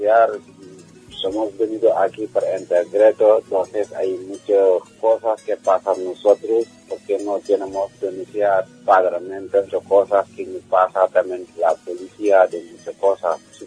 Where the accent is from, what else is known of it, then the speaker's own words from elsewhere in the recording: Senegal; Spanish is a second language; Y somos de gente de Senegal